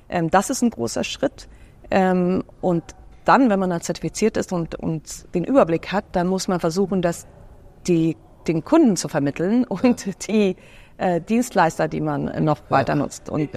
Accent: Sweden

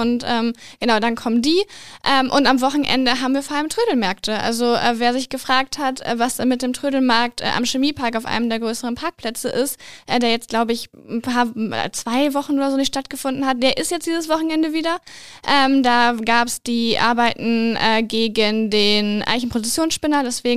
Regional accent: Bottrop, North Rhine-Westphalia, Germany; Genau, Bottrop aber, gehört nicht zum Kreis, aber da weiß ich, weil es meine Heimatstadt ist, weiß ich auch, dass es eins hat.

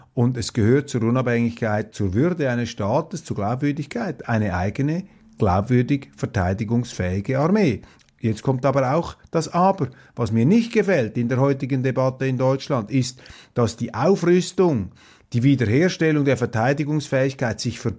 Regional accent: Switzerland; so hindert mich das nicht daran, als Schweizer mit der Türkei sachliche Beziehungen anzustreben zum gegenseitigen Nutzen.

